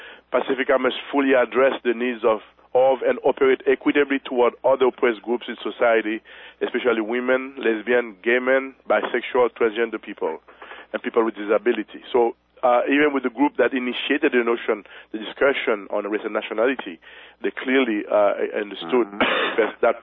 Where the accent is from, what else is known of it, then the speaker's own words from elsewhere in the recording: Haiti; I'm from Haiti, and that can be a pretty heavy burden.